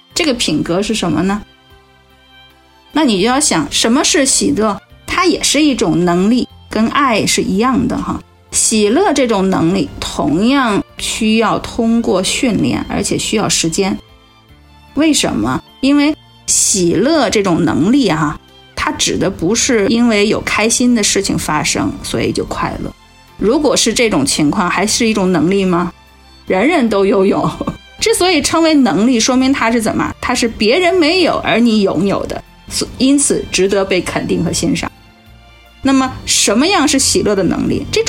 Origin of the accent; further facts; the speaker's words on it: China; 那我们中国人这个圣经上把它翻译成节制